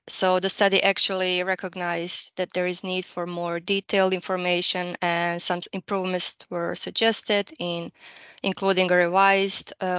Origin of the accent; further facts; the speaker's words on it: Croatia; So as I was growing up in Croatia, I always wanted to be a teacher.